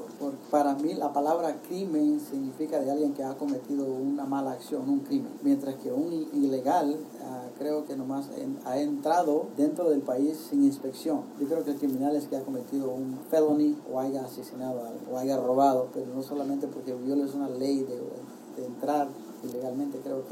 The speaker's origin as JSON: {"language": "Spanish", "country": "Honduras", "moved": "yes", "said": "Yo soy de Honduras y vengo desde allá hasta más lejos y se sufre mucho en el camino."}